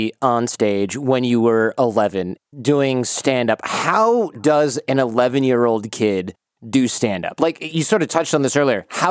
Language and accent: English; Michigan, United States; moved away; I don't know if we have them out here in California, but I remember growing up in Michigan and my parents would buy those like mini donuts, the white ones.